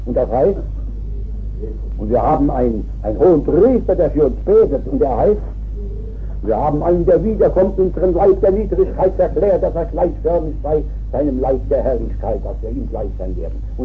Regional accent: Rhineland-Palatinate, Germany; in großen, reichen Dörfern meiner Heimat, in Rheinhessen

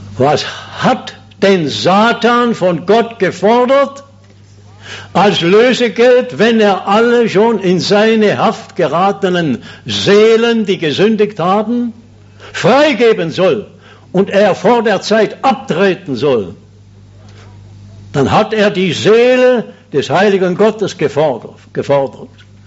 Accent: Schaffhausen, Switzerland; Ich bin in Schaffhausen im Waisenhaus aufgewachsen

